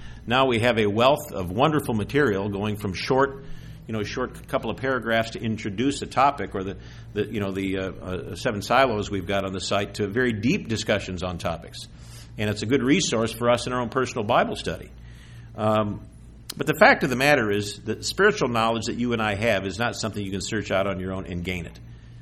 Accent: Detroit, Michigan, United States; I mean, I grew up in Detroit.

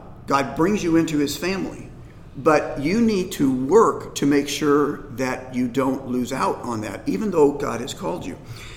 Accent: Indiana, United States; I grew up in Indiana. Indiana was big basketball.

